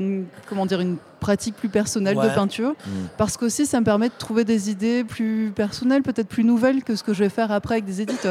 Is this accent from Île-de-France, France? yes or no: no; Nîmes, Occitanie, France; C'est parce que je suis de Nîmes